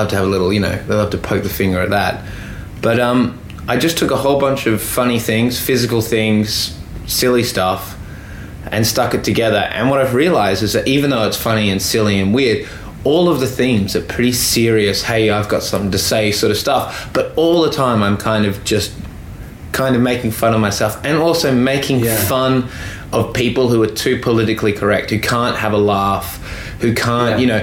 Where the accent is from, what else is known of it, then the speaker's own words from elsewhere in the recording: Australia; accent: flat Australian; when I go to a club gig and I open my mouth, if I'm properly Australian, I've got a flat accent, but they still know I'm an Australian.